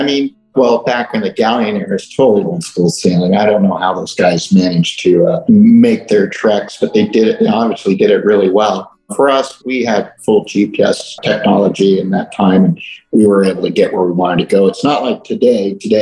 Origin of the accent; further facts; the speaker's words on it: Long Beach, California, United States; ran the sailing program in where I grew up in Long Beach, California.